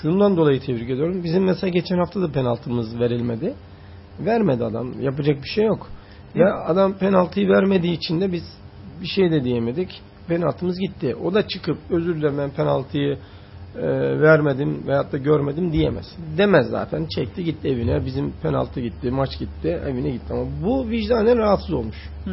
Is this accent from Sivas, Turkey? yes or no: yes; Sivas, Turkey; Ben mesela Sivas Spor 4 Eylül stadına çıktığımda da öyle olurum. Benim çocukluğum da orada geçti.